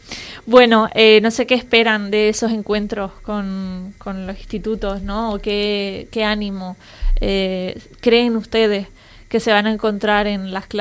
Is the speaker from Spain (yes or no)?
yes; Canary Islands, Spain; Esos conocimientos que deberíamos tener como canarios y canarias, como majoreras, pero que todavía pues no tenemos.